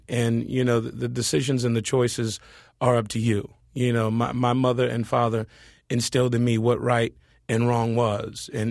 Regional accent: Compton, California, United States; You know, I'm from Compton, California, grew up in the inner city, and knew characters like Antoine Mitchell.

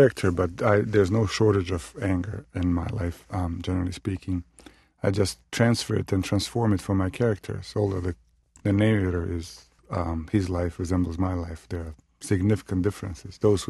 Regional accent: Bosnia & Herzegovina; moved away as an adult; now in United States; I found myself here because of the Bosnian War. I was born and raised in Bosnia and came to the United States for a short visit.

